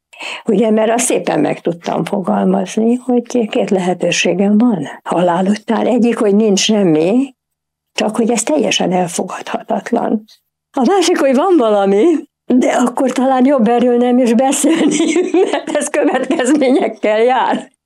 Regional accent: Budapest, Hungary; Budapesten születtem, és mint egy holokauszt túlélő család, hogy így mondjam, második generációs tagja, Budapesten, a belvárosban, 7. kerületben laktam egy olyan házban, ami annak idején csillagos ház volt.

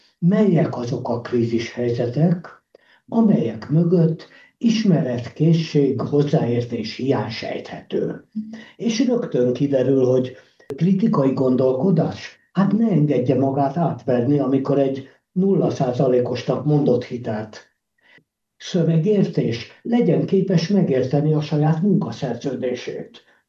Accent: Budapest, Hungary; Én budapesti vagyok, ez egy más bolygó.

